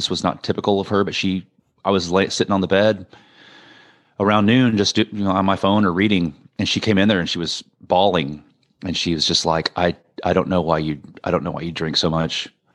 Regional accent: Lubbock, Texas, United States; I was born in Irving, in the Dallas area. Okay. But I grew up in Lubbock, Texas, which is in the West.

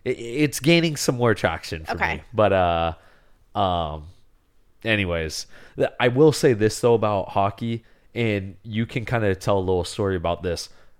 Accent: Alaska, United States; You know, growing up in Alaska, we did a bit of skating, and you did some skating too.

